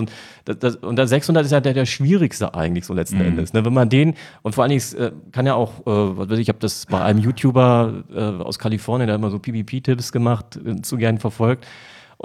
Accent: Schleswig-Holstein, Germany; Also wenn ich jetzt als Schleswig-Holsteiner

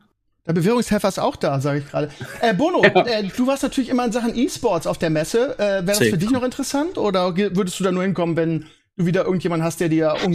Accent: Bremen, Germany; ich komme ja aus dem Bremer Ghetto, Gröpeling.

